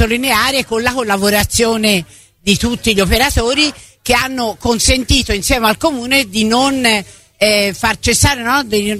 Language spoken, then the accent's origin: Italian; Florence, Tuscany, Italy; come fiorentina sono affezionata. Io vivo da 50 anni nel centro storico